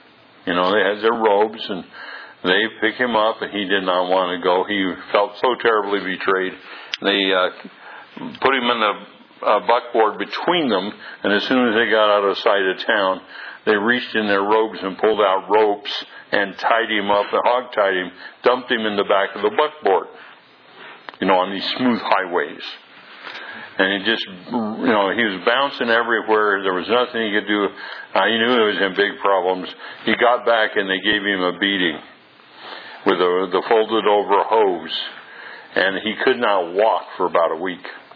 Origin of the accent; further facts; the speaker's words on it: Bridgeport, California, United States; born there; I was born in Bridgeport, California, on the backside of the Sierra Mountains.